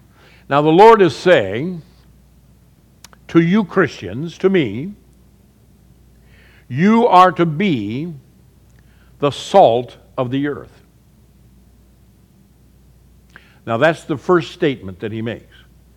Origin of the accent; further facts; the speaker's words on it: Ireland; You can take something, since I'm Irish, I'll go with potatoes.